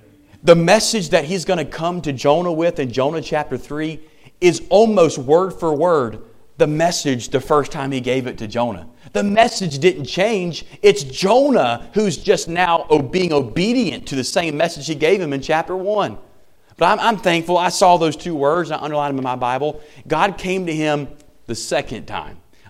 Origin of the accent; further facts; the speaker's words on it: United States; It angers me as a Christian. It angers me as an American.